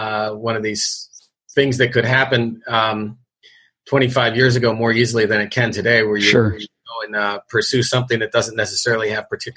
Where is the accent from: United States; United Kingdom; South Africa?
United States; Northeast; Funny that we're both from the Northeast here, but we met out in Portland, Oregon